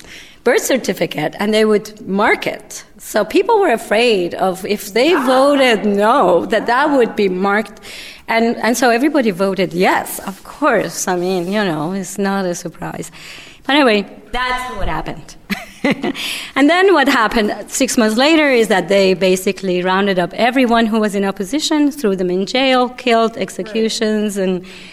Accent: Iran; moved away; like I grew up in Iran and came here.

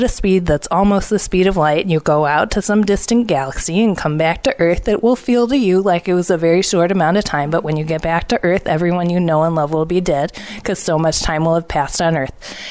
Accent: Ohio, United States; And I'm from Ohio, and that makes us mortal enemies.

